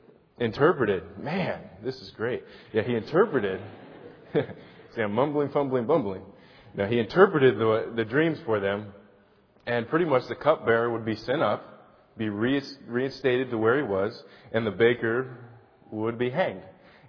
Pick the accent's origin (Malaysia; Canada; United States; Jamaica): Jamaica; born there; I became a Christian at a very young age. And my dad's a pastor. I was born in Jamaica while he was teaching there.